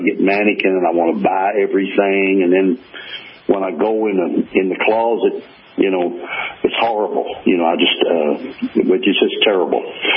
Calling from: Louisville, Kentucky, United States; I was coming back from Wisconsin a week or so ago, and I caught you on a night on a station, because we can't get you here in Louisville, Kentucky.

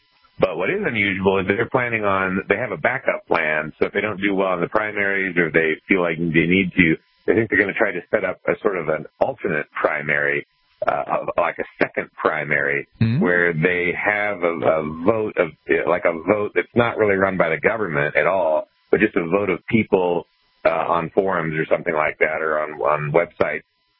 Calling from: Colorado, United States; Oh, I'm calling from Colorado, actually.

